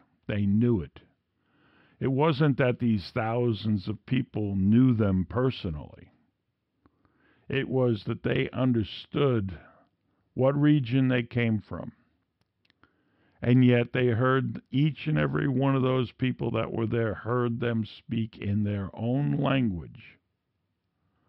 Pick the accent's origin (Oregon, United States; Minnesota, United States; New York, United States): New York, United States; I'm from Queens.